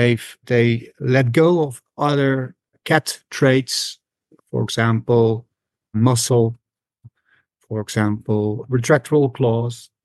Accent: Netherlands; English is a second language; As you can tell, I'm not English. I've got a special accent. I'm Dutch.

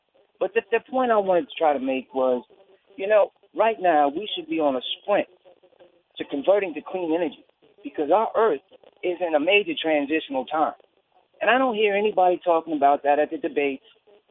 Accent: New Orleans, Louisiana, United States; also born or lived in New York; And, you know, I'm from New Orleans, but I lived in New York half my life.

